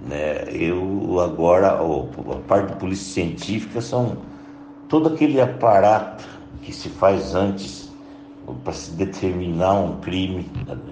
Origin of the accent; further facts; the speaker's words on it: Paraná, Brazil; porque a gente é do Norte Pioneiro. Nós vestimos a camisa do Norte Pioneiro, não é verdade?